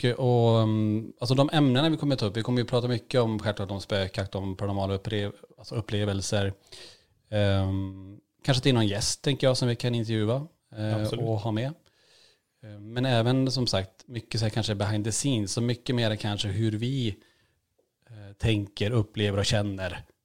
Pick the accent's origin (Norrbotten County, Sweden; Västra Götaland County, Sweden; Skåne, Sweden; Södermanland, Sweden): Norrbotten County, Sweden; Kiruna; born there; Vi är ju född i Kiruna. Längst upp i Norrland.